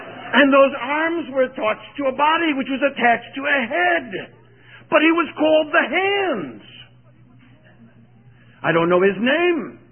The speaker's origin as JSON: {"language": "English", "town": "Chicago", "region": "Illinois", "country": "United States", "said": "I was from Chicago."}